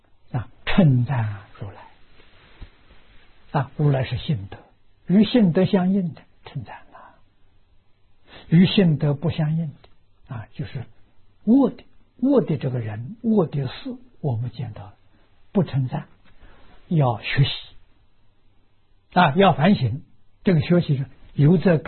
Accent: China; 你是我们中国人所讲的君子

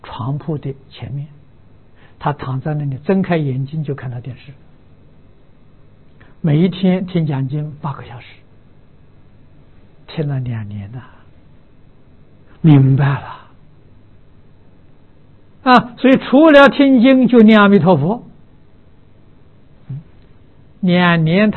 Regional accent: China; 我们中国人讲沧海桑田呐、啊。

